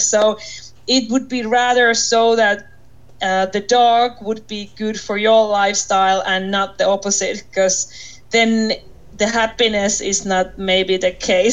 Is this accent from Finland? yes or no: yes; Finland; English is a second language; I'm from Finland